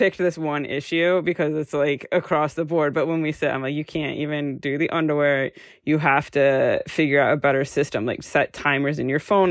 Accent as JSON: {"language": "English", "country": "United States", "said": "because I'm American, I'm highly educated, I'm extremely organized."}